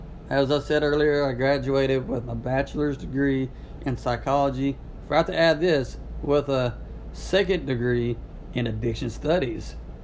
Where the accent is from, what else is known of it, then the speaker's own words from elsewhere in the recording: Natchitoches, Louisiana, United States; born there; Well, I was born in Natchitoches, Louisiana.